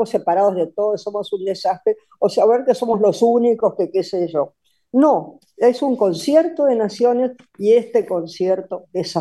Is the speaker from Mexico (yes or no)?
no; Argentina; somos el país de Borges